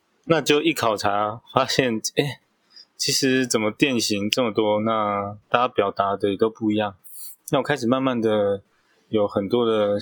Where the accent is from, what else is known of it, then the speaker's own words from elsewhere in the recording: Taichung, Taiwan; 因为那时候在台北工作，那我就既然在台中长大，就想说好